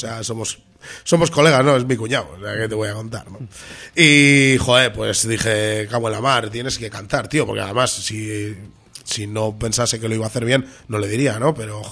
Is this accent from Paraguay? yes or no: no; Bilbao, Basque Country, Spain; now in Portugalete, Spain; yo ahora mismo vivo en Portugalete, pero yo nací en Bilbao, y yo soy de Bilbao, hasta la muerte